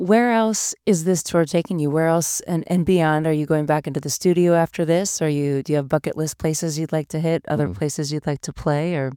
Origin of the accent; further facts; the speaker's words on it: United States; as an American, I don't know, as American, as a listener